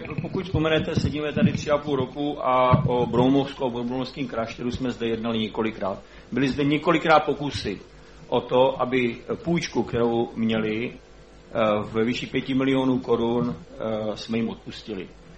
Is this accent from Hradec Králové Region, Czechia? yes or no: yes; Žacléř, Hradec Králové Region, Czechia; Třeba taková základní škola v Žacléři, které je moje rodné město a má havarijní stav.